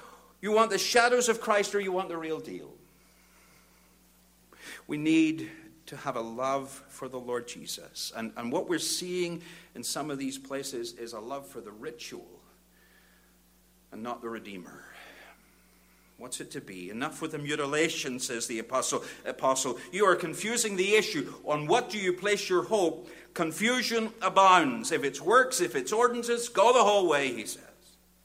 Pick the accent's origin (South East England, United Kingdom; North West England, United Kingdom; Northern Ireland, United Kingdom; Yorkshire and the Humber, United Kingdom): Northern Ireland, United Kingdom; Bangor; I'm from Bangor, Northern Ireland.